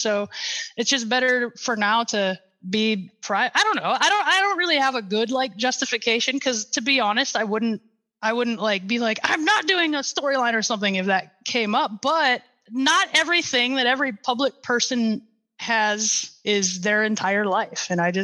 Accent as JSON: {"language": "English", "town": "Sioux Falls", "region": "South Dakota", "country": "United States", "tie": "born or raised there", "said": "So I had a friend who's derby name is Queen Elizabeth, and she was in Sioux Falls, my hometown."}